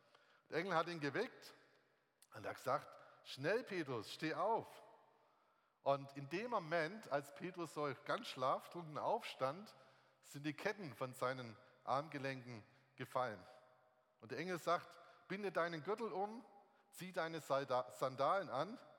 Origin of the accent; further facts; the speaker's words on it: Baden-Württemberg, Germany; wir kommen aus der Nähe von Lörrach, das ist dieses Dreiländereck, wo Deutschland, Schweiz und Frankreich aneinanderstoßen.